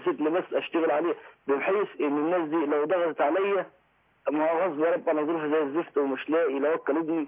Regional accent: Faiyum, Faiyum Governorate, Egypt; أنا من الفيوم.

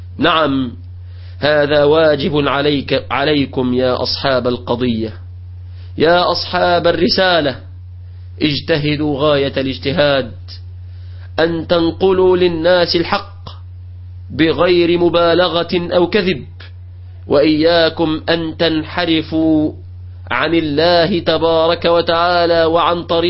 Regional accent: Egypt

